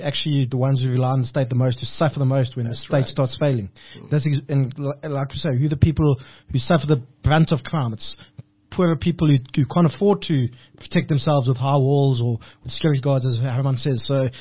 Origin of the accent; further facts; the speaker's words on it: Gauteng, South Africa; accent: East Rand; Yeah, there comes my East Rand accent